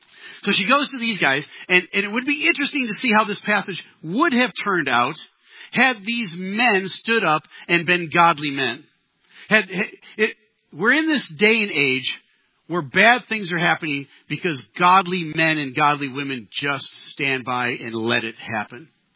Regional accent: Midwest, United States; Now, I don't know if this is a Midwest term or not. I grew up in the Midwest.

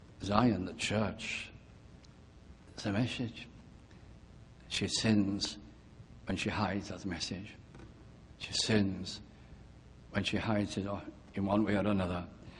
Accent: Wales, United Kingdom; moved away; also born or lived in North of England; I was from North Wales, but we moved during the last depression in the 30s to the north of England. And I hadn't been to my hometown for many years.

